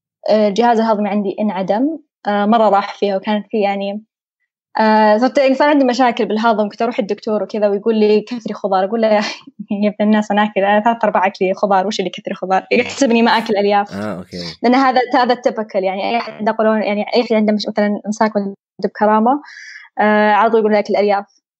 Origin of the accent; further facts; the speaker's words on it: Saudi Arabia; أنا برجع سعودية